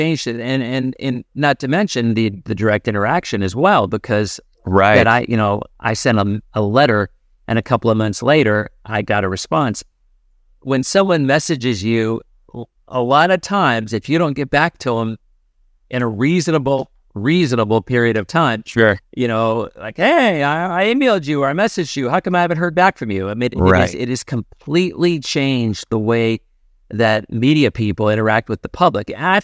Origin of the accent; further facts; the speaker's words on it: Seattle, Washington, United States; I decided I wanted to be a meteorologist when I was 6 years old. We lived in Seattle. I was born in Seattle.